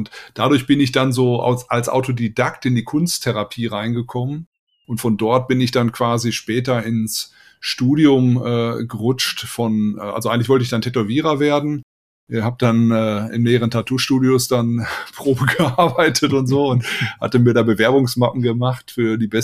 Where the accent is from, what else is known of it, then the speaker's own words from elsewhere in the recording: Soest, North Rhine-Westphalia, Germany; da stand ich bei mir in meiner Heimatstadt in Soest auf dem Marktplatz im Sommer und da war ich 24 ungefähr